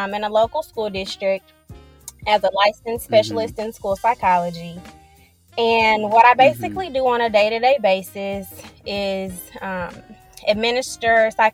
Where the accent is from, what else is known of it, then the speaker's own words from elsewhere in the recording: East St. Louis, Illinois, United States; Well, I am originally from East St. Louis, Illinois, a small city right outside of St. Louis. It's where I spent most of my childhood. My parents and younger brother currently still reside there.